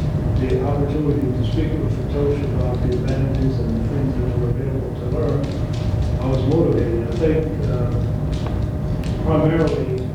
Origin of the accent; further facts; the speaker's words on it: Chicago, Illinois, United States; I'm from Chicago, and I wasn't even aware that they had an orientation center here in Nebraska.